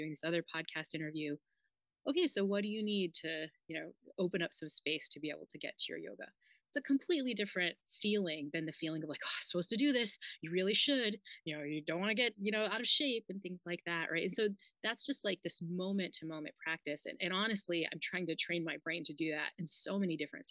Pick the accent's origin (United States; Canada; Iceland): United States; Northeast; I'm like from the Northeast and, you know, very like city girl.